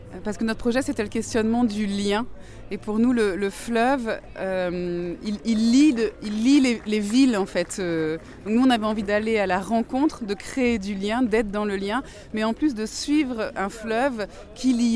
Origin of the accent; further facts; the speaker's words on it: Rouen, Normandy, France; Et comme on est de Rouen, je me suis dit pourquoi on se servirait pas de ça, enfin on ferait pas ça près de chez nous